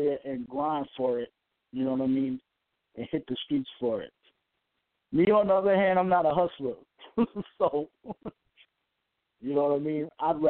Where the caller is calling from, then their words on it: New York, United States; I'm calling from the Bronx, New York.